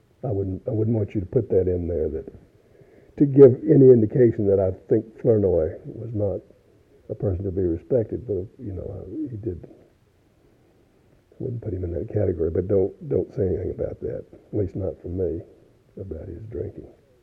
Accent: Lynchburg, Virginia, United States; the Gillams were a Lynchburg family, my hometown, and I grew up next door to Dean Gillam's brother.

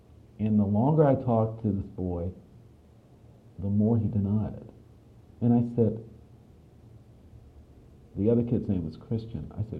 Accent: Virginia, United States; had not gone on in my experience of growing up in Virginia.

